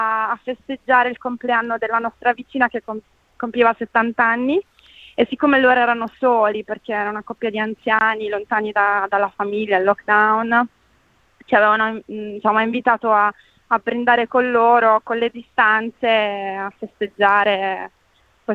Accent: Apulia, Italy; also born or lived in Milan; mentre ne siamo pugliesi, per cui in Puglia c'è più tendenza al sud a condividere con i vicini

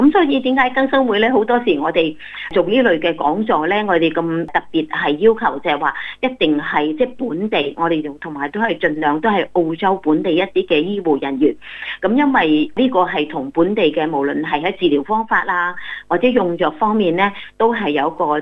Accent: China; 咁我哋啲中国人咧，有好多人都好信任佢。

